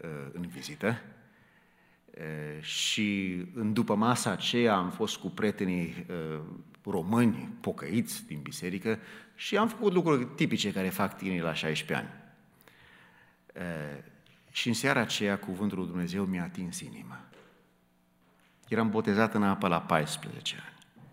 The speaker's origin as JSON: {"language": "Romanian", "town": "Chicago", "region": "Illinois", "country": "United States", "tie": "born or raised there", "said": "eu am crescut în Chicago."}